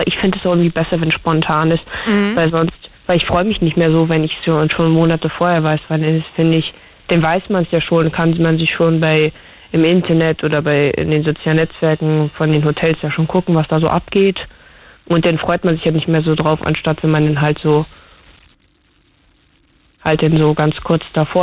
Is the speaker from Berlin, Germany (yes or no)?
yes; Berlin, Germany; Ich komme ja aus Neukölln, ich gehe halt in Steglitz zur Schule.